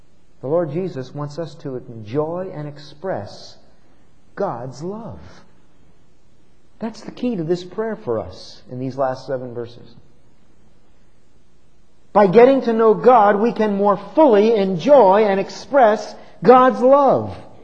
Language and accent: English; Bristol, Pennsylvania, United States; I used to like to take them back to my hometown where I grew up, back in Bristol, Pennsylvania.